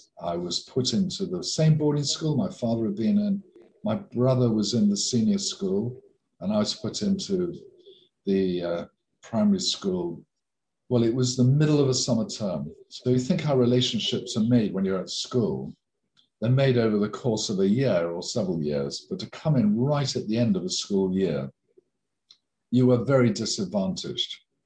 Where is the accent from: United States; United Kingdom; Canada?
United Kingdom; Bideford, South West England; born there; The simple answer is I was born in Biddeford in Devon. The more interesting answer is that I was the first person to be born in England for generations on either of my mother and father's side.